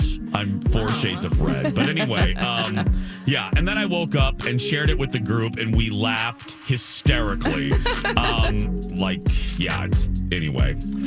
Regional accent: Michigan City, Indiana, United States; We had a couple of these in my hometown in Michigan City.

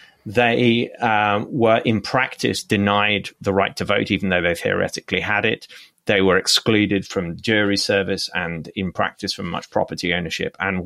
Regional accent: United Kingdom; it was possible for me, especially perhaps as a British person, to study the American Civil War in much the way that I might have studied the English Civil War.

